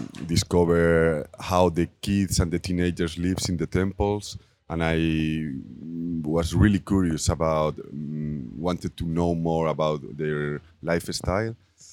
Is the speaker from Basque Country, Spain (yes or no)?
no; Galicia, Spain; English is a second language; So it was a village in Galicia, my hometown